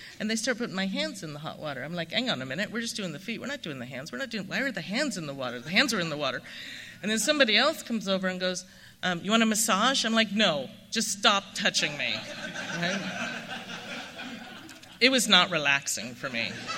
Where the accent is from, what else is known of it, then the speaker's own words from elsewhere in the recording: London, United Kingdom; Now, I grew up in London.